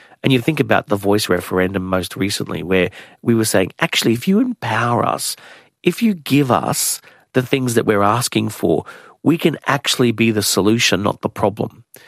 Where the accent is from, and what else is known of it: Logan, Queensland, Australia; born or raised there